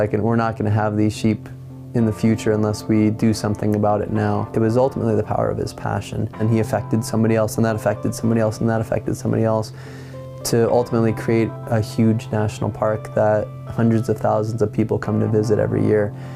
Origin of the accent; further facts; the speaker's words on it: California, United States; now in Alaska, United States; And I've always identified as a Californian, and you hear people that move here and it's like, well, how long do you have to be here to be an Alaskan? And I say I live in Alaska